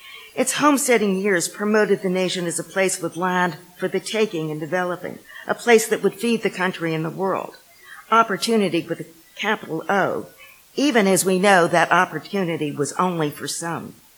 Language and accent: English; New York City, New York, United States; born there; I was born in New York City to parents whose parents had recently come from Eastern Europe.